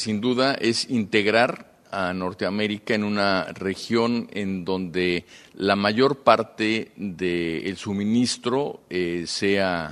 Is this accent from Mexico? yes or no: yes; Mexico; para nosotros es muy importante, como mexicanos, definir muy claramente cuáles son los valores